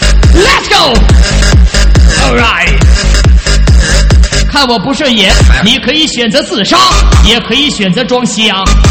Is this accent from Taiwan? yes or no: no; Qingdao, Shandong, China; 大家好，我是来自山东青岛的男孩，